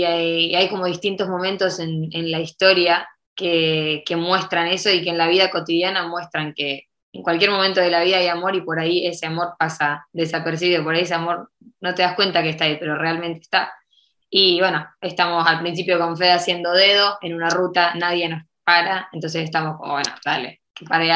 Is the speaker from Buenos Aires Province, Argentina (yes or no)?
yes; San Nicolás, Buenos Aires Province, Argentina; born there; el video lo grabamos en la ciudad en la que nacimos, en San Nicolás, y tiene distintas locaciones.